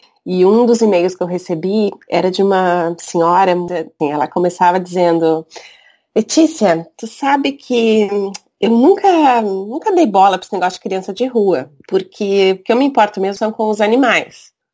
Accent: Caxias do Sul, Rio Grande do Sul, Brazil; Eu sou de Caxias do Sul, que é interior do Rio Grande do Sul.

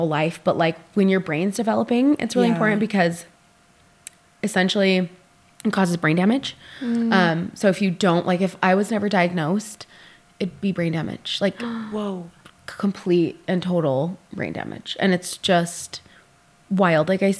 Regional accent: Alpine, Utah, United States; also born or lived in Texas; I grew up in Alpine, moved to Provo, went to Provo High, and, I had a couple years in Texas when I was little.

